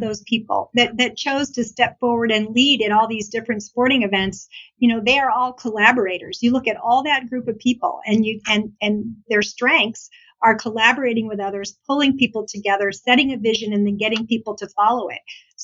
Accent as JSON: {"language": "English", "region": "Maine", "country": "United States", "tie": "born or raised there", "moved": "yes", "said": "You know, Maine is a fabulous state. My entire family, my mom's family, my dad's family, everyone is in Maine. And when I decided to leave Maine"}